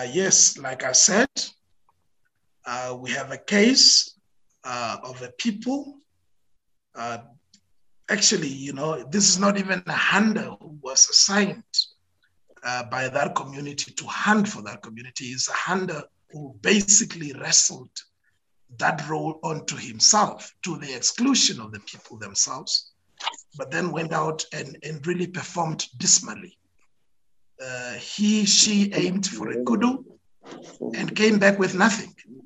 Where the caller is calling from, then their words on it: Windhoek, Khomas, Namibia; I'm the chairperson of the Herero Genocide Foundation, and I come to you from Windhoek, Namibia this evening.